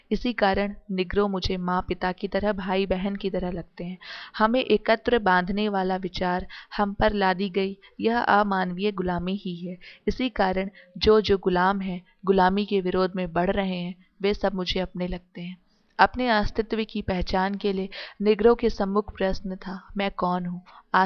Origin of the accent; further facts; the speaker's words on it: India; हमारा गांव महाराष्ट्र कर्नाटक के सीमा विवाद में फंसा हुआ है। हमारी तहसील में हमेशा सीमा विवाद का झगड़ा चलता रहता है। हाँ, महाराष्ट्र के या कर्नाटक के, हमारी भाषा की भी यही स्थिति है। आसपास के परिवेश में कन्नड़ बोली जाती है